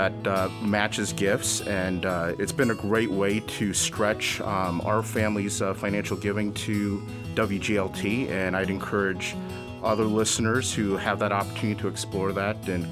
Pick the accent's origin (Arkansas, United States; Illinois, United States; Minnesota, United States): Illinois, United States; Bloomington; I'm born and raised in Bloomington Normal